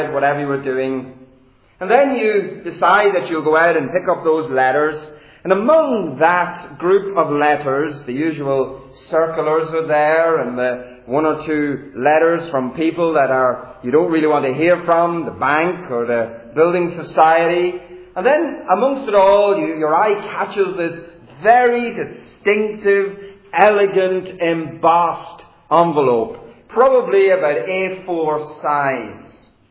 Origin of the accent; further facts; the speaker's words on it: Ireland; accent: Irish; now in Birmingham, United Kingdom; I come from Chelmsley Wood Reformed Baptist Church in Birmingham, but I have an Irish accent, so I didn't start life there. I started life in the Emerald Isle, and by God's grace, I was brought to faith in this country a few years ago now